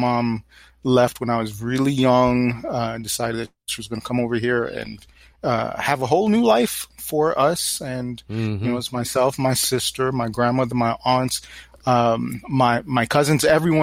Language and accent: English; Brooklyn, New York, United States; And of course, growing up in Brooklyn, seeing the mean streets of Brooklyn, mm-hmm. mean streets of the ghetto